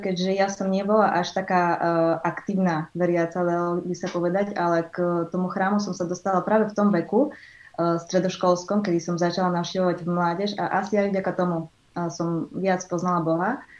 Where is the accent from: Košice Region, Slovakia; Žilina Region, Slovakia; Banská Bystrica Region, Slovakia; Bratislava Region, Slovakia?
Košice Region, Slovakia; Košice; born or raised there; also born or lived in Rivne Oblast, Ukraine